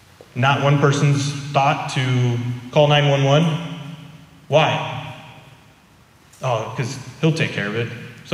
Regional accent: Kentucky, United States; I grew up in Kentucky where literally if you didn't wave at somebody, they would stop to find out why you didn't wave.

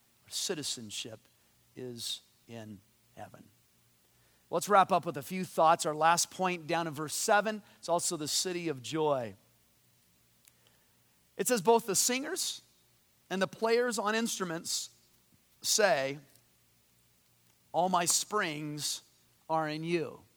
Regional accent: Whittier, California, United States; born there; I was born in Whittier.

